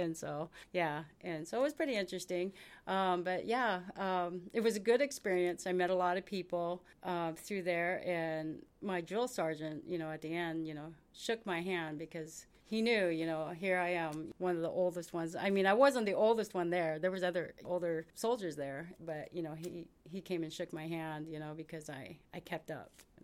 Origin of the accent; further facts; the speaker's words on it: Hoonah, Alaska, United States; also born or lived in Minnesota; I'm from Hoonah.